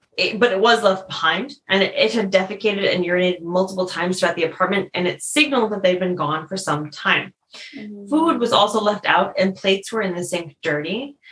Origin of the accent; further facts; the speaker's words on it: Connecticut, United States; for example, I'm from Connecticut.